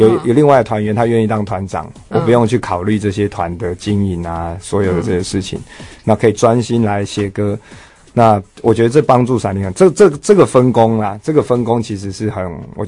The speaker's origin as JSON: {"language": "Chinese", "country": "Taiwan", "tie": "born there", "said": "因为我还好，我们那种在台湾出生的就是 workaholic 嘛"}